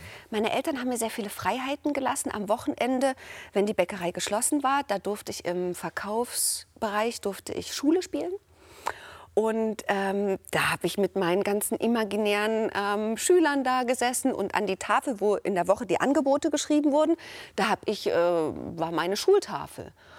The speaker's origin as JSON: {"language": "German", "region": "Saxony", "country": "Germany", "said": "ich kam ja aus dem Erzgebirge und ich habe ja gedacht, wirklich, ich spreche Hochdeutsch."}